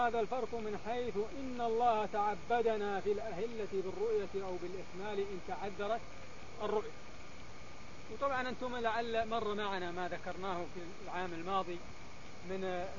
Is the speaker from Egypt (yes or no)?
no; Mecca, Makkah Province, Saudi Arabia; كم واحد عندنا في مكة يعرف الحساب